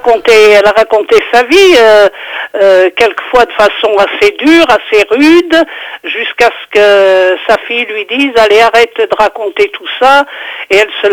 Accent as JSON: {"language": "French", "town": "Le Puy-en-Velay", "region": "Auvergne-Rhône-Alpes", "country": "France", "said": "Je suis originaire du Puy-en-Velay."}